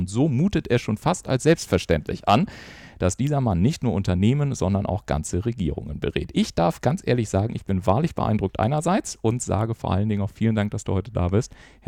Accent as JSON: {"language": "German", "region": "Bavaria", "country": "Germany", "tie": "born there", "said": "Ich bin ja gebürtiger Oberbayer, auch wenn man es mittlerweile nicht mehr hört."}